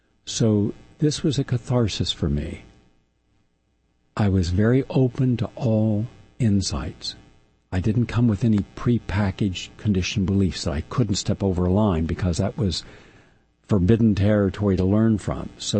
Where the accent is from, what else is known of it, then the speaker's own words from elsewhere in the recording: West Virginia, United States; Mind you, I'm from West Virginia, where the tallest building, I think there were 2 that were 7 stories, and a big city was Pittsburgh, and almost no one ever got there.